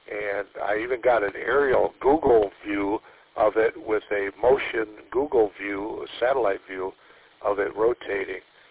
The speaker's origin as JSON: {"language": "English", "town": "Mount Clemens", "region": "Michigan", "country": "United States", "tie": "born or raised there", "said": "I'm American-born and American patriot. I mean, a guy that loves America."}